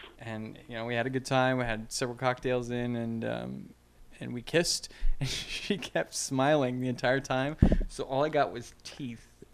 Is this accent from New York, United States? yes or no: no; Ohio, United States; I grew up in Ohio. We would put that cat in a bag.